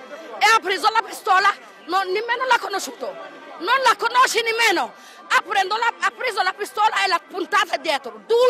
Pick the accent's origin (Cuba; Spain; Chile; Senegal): Senegal; Italian is a second language; Sono senegalese.